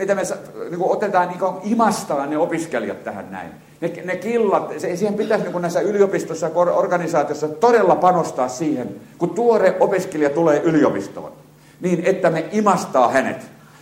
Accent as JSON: {"language": "Finnish", "town": "Vaasa", "region": "Ostrobothnia", "country": "Finland", "moved": "as an adult", "said": "Mä aloitin itsenäisen elämisen. Mulla olisi asuntoa, kun mä tulin Vaasasta Tampereelle."}